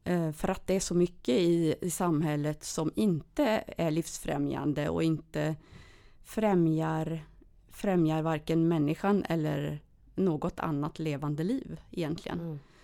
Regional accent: Dals-Ed, Västra Götaland County, Sweden; Nej, jag är från Dals-Ed i Dalsland.

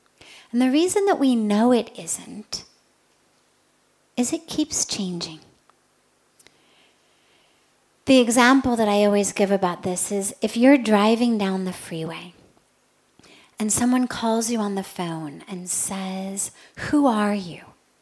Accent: United States; I am 45, I'm female, I'm white, I'm American, I'm a sannyasi, well, that's all true.

